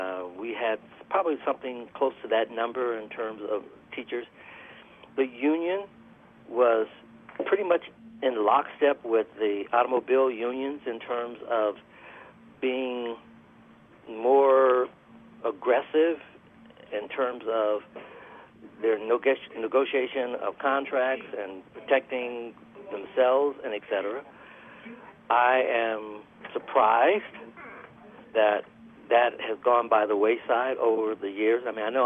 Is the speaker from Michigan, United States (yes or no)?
yes; Detroit, Michigan, United States; Yes, I'm from Detroit.